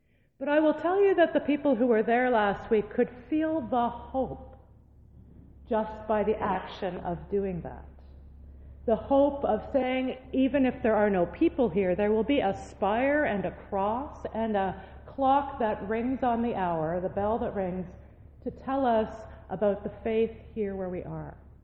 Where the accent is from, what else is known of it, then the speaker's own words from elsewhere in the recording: Shawville, Quebec, Canada; I went back to my hometown of Shawville